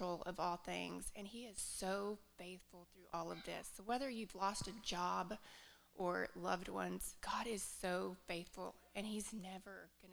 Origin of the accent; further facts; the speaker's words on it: Norman, Oklahoma, United States; we're from Norman, Oklahoma, but we're so grateful for our community up here.